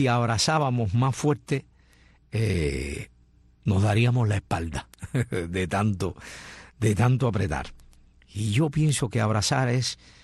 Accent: Cuba; Cuando digo nosotros los de este lado acá de América, en Cuba

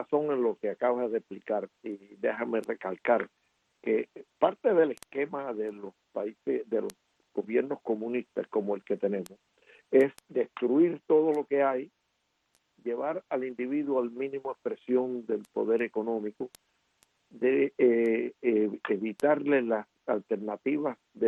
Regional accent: Pinar del Río, Cuba; que yo soy de Pinar del Río

